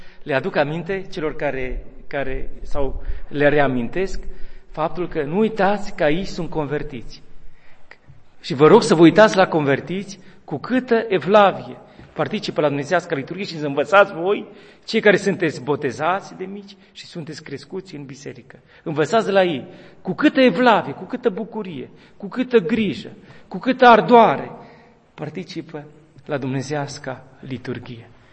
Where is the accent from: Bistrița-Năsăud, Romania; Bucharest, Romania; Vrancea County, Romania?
Bistrița-Năsăud, Romania; Spermezeu; casei mele părintești, din satul meu natal, Spermezeu, de aici, din apropiere, de la poalele munților Țibleș, în județul Bistrița, Năsăud.